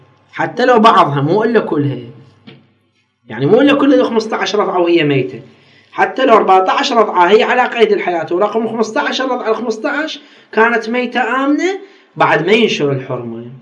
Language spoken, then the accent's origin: Arabic; Iraq; ايش قد صارت عندنا بالعراق، بالنسبه للعراق